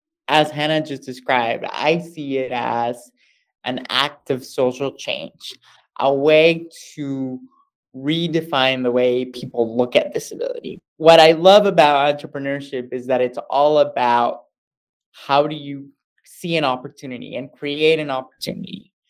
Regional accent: Monterrey, Nuevo León, Mexico; I grew up in Monterrey, Mexico, which is the Silicon Valley of Mexico, lots of people starting businesses.

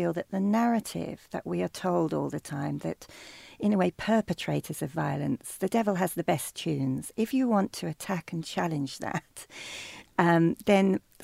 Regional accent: Yorkshire and the Humber, United Kingdom; now in London, United Kingdom; I was thinking of myself coming to London as a nanny, and I was from Yorkshire, so also from a rural place

